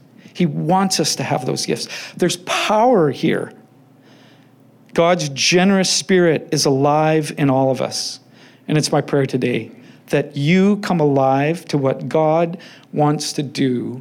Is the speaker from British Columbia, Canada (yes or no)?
yes; Richmond, British Columbia, Canada; I was born and raised here in Richmond. I grew up not far from here.